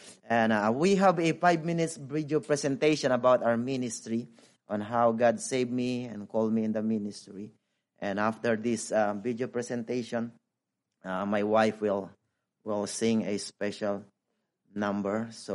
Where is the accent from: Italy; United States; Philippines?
Philippines; And once again … I am a Filipino missionary.